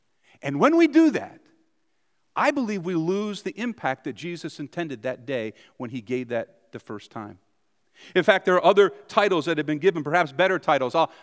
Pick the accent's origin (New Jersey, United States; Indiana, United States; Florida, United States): New Jersey, United States; We grew up in North Jersey. I grew up my whole life there, knew the area well